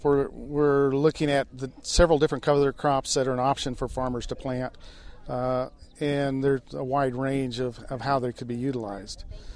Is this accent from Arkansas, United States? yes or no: no; Illinois, United States; I'm from Illinois, southern Illinois to be exact.